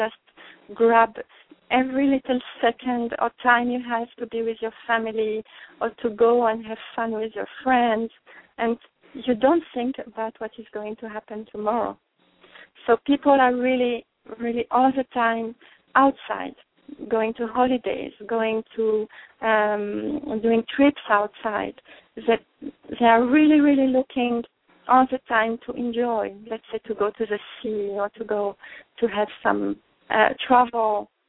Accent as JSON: {"language": "English", "country": "France", "second_language": "English", "moved": "yes", "lives_now": "Israel", "said": "I'm not born in Israel. I came from France there. And at the first time, it was very strange to me"}